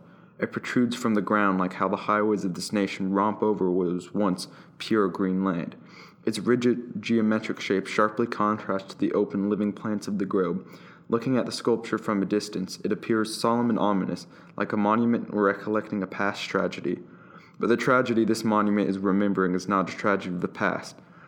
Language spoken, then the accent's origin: English; Denver, Colorado, United States; passes through Kansas City, my hometown of Denver, and my grandparents' town of Waukene in western Kansas.